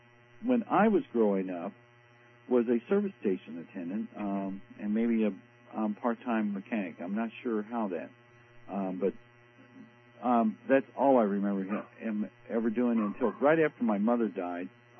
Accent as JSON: {"language": "English", "town": "Indianapolis", "region": "Indiana", "country": "United States", "tie": "born or raised there", "also_born_or_lived": "Florida", "said": "I was born in Hamilton County, I guess is the best way to put it."}